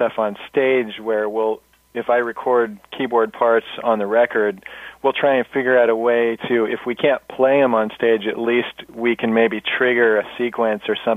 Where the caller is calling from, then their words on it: San Luis Obispo, California, United States; I'm calling from San Luis Obispo, California, which is about halfway between LA and San Francisco.